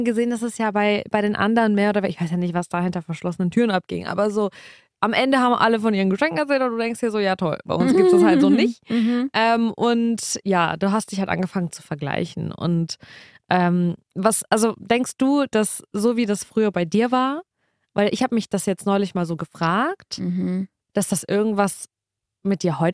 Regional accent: Germany; Also, weil ich bin ja dann in Deutschland schon aufgewachsen, als so, auch wenn ich so Kindergarten oder so, ne, oder auch Grundschule darüber nachdenke.

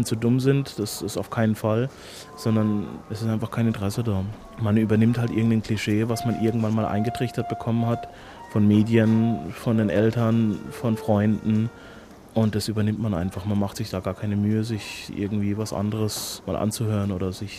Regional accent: Germany; Dann sage ich, ja, ich bin Deutscher, ich bin deutscher Sinto.

